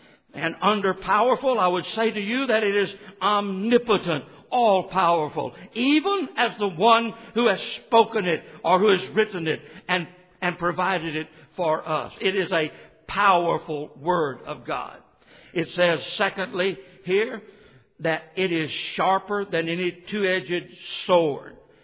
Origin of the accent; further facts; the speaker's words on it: Boca Chica, Mississippi, United States; When I was growing up in Boca Chica, Mississippi, everybody had a pocket knife.